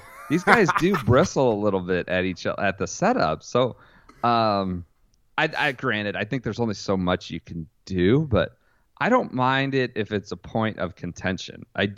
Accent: Midwest, United States; I mean, I'm from the Midwest.

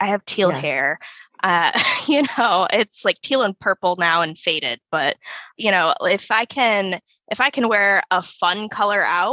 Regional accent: Michigan, United States; I mean, I'm from Michigan where, you know, we have lakes everywhere. I always grew up going to lakes because we don't have oceans.

